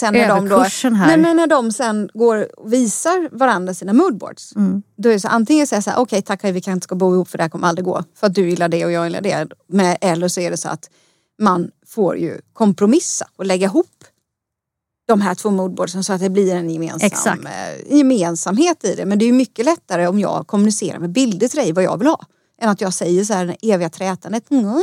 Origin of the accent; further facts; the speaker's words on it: Småland, Sweden; snålänningen som jag är, som är från Småland